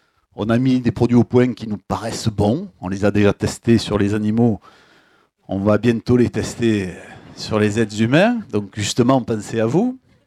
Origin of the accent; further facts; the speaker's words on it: Marseille, Provence-Alpes-Côte d'Azur, France; Il y a une embrouille, comme on dit chez nous, à Marseille.